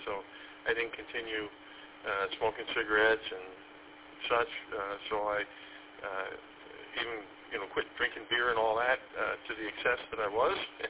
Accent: East Coast, United States; I grew up on the East Coast, so we used to go on the East Coast of the United States, so we used to go surfing.

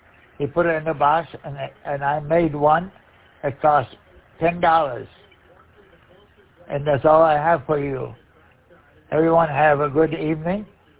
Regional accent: Rochester, Michigan, United States; I'm from Rochester, Michigan.

